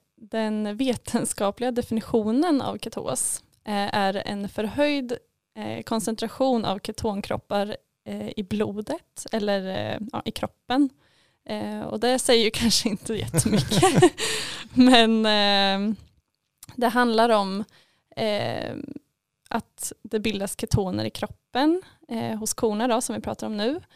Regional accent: Norrköping, Östergötland, Sweden; Ja, och jag är från Norrköping

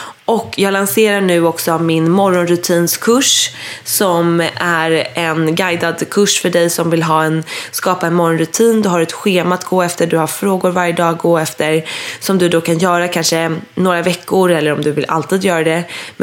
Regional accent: Dalarö, Stockholm County, Sweden; Jag och min tjejkompis har hyrt ett hus på Dalarö där jag bodde förra sommaren och där jag är uppvuxen.

